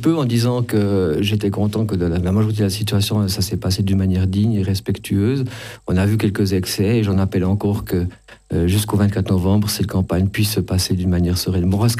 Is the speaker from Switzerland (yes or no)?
yes; Biel, Bern, Switzerland; born there; Vous dites que je suis né à Bienne, vous me traitez de biennois, mais toute ma famille vient de l'arc jurassien et du Jura bernois.